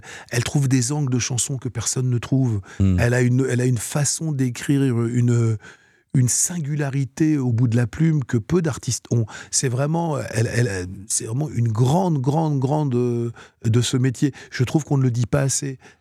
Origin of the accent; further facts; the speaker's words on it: Aulnay-sous-Bois, Île-de-France, France; also born or lived in Tunisia; je suis né à Aulnay-sous-Bois, j'ai vécu, enfin je suis né en Tunisie, mais j'ai vécu toute mon enfance à Aulnay-sous-Bois.